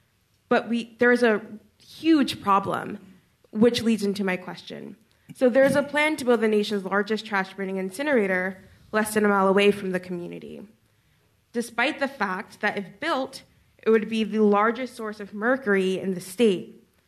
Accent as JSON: {"language": "English", "town": "Baltimore", "region": "Maryland", "country": "United States", "said": "I'm from Curtis Bay, which is a community in South Baltimore."}